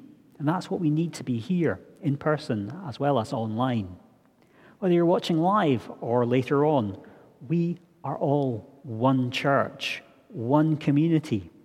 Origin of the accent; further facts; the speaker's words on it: Scotland, United Kingdom; a constant as I was growing up in the Highlands at every communion service.